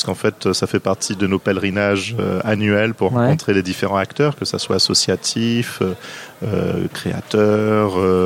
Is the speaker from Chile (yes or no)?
no; Guadeloupe; moved away as an adult; initialement j'étais de Guadeloupe, où on a préparé ce projet. Donc je savais que j'allais arriver en Guyane, qui était assez proche malgré tout de ma Guadeloupe natale